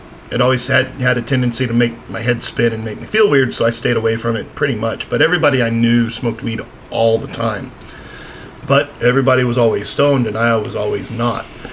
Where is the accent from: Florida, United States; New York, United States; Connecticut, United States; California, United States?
Florida, United States; So you want to avoid a fight, or don't mess with me, I'm from Florida.